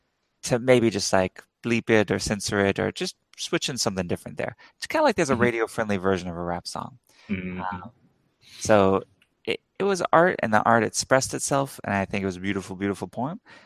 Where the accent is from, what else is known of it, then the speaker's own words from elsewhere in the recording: the South, United States; You know, I'm born and raised in the South